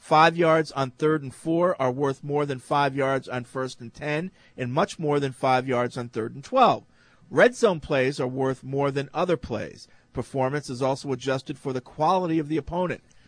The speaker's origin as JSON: {"language": "English", "town": "Bozeman", "region": "Montana", "country": "United States", "tie": "born or raised there", "lives_now": "Los Angeles, United States", "said": "I grew up in Bozeman, Montana, but I live in Los Angeles now."}